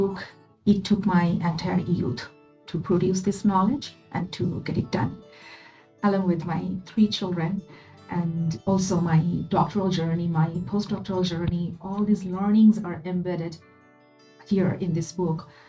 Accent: Bangladesh; moved away; I was born and brought up in Bangladesh, and I left my home country 22 years ago.

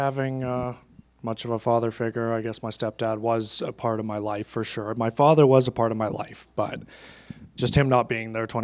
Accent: Chilliwack, British Columbia, Canada; now in Sparwood, Canada; I live now in Sparwood, which ain't far from here. I'm sure you all know about that place. I grew up in Chilliwack.

